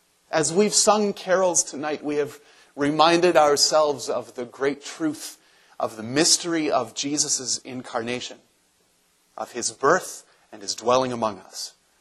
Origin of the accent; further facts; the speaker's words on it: Anderson, Indiana, United States; When I grew up as a child in Anderson, Indiana, my hometown, there was a tradition around Christmas time.